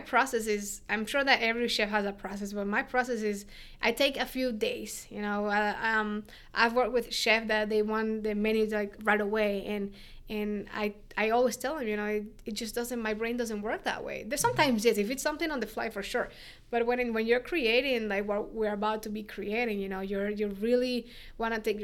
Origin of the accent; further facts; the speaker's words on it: Caracas, Capital District, Venezuela; So I am born and raised in Caracas, Venezuela.